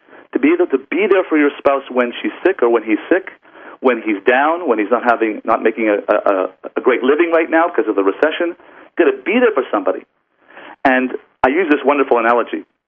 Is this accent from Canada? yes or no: yes; Canada; I come from Canada